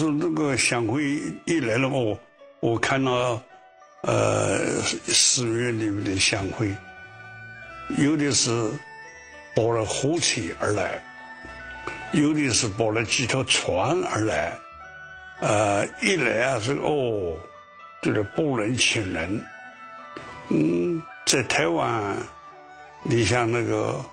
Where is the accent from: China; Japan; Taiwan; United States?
China; Yangzhou, Jiangsu; 我们都是扬州的，我们都是瓜州的，